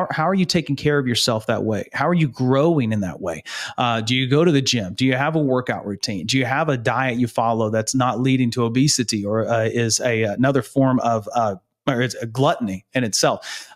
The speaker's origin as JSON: {"language": "English", "region": "the South", "country": "United States", "tie": "born or raised there", "said": "I grew up in the South."}